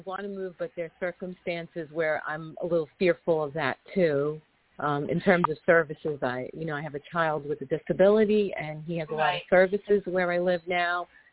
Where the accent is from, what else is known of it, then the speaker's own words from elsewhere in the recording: Brooklyn, New York, United States; born there; I was born in Brooklyn, New York at 8:27 a.m.